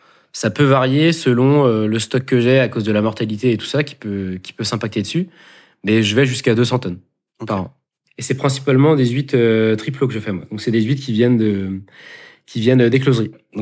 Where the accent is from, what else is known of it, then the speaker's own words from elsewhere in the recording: Plougrescant, Brittany, France; je viens de Plougrescamp, en Côte d'Armor, à côté de Paimpol-Tréguier, peut-être pour ceux qui peuvent connaître.